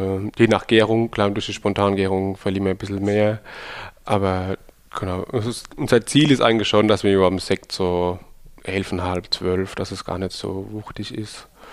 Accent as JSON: {"language": "German", "region": "Rhineland-Palatinate", "country": "Germany", "said": "Wir sind Pfälzer"}